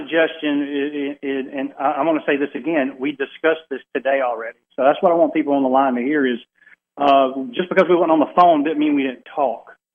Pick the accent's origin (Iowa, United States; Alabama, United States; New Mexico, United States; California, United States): Alabama, United States; I'm from Alabama.